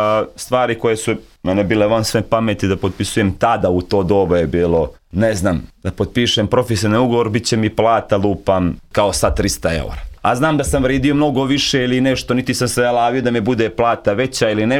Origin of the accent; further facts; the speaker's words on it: Montenegro; To je tako, stvarno mi Crnogorci volimo Beograd